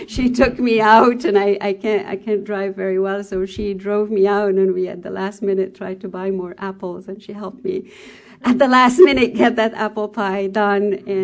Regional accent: Egypt; English is a second language; now in United States; I'm originally from Egypt, and my mom and I, we speak French and Italian and Arabic

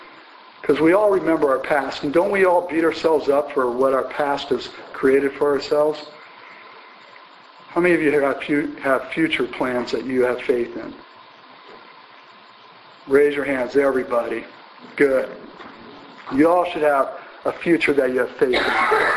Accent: Midwest, United States; because I come from Big Ten country, college sports, Big Ten, Midwest

